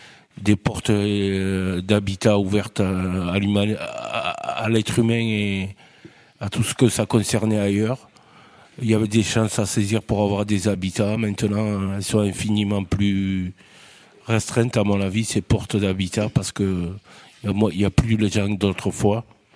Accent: Fumel, Nouvelle-Aquitaine, France; born there; Moi, je suis né à Fumel.

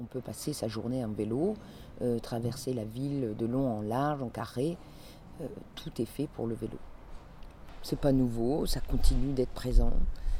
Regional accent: France; Je suis française et j'ai passé plusieurs jours à Berlin.

